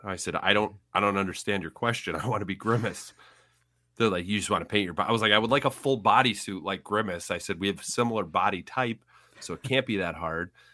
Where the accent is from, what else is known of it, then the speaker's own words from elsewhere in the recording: Illinois, United States; accent: Central Illinois; Maybe only my Central Illinois accent can say it properly.